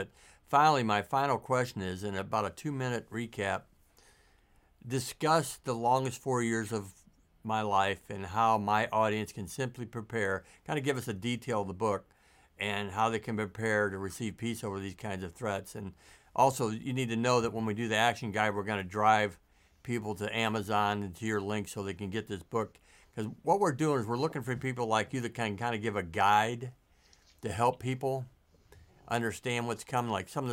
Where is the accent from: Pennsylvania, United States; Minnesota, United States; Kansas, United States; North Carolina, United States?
North Carolina, United States; and we're from North Carolina, and these North Carolinians are a little different critters than some of the country.